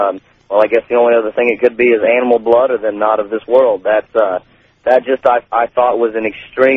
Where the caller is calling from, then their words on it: Cape Girardeau, Missouri, United States; I'm calling from Cape Jordan, Missouri.